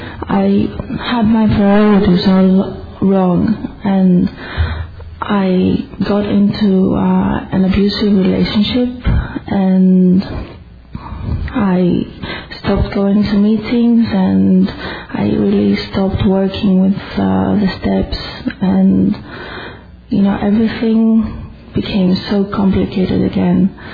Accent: Greece; And I come from Greece

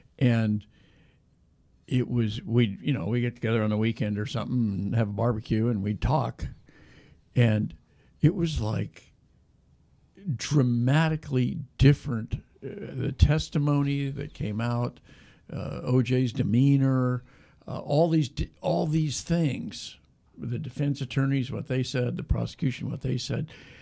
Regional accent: Amarillo, Texas, United States; Let me tell you a story from when I was growing up in Amarillo, you know.

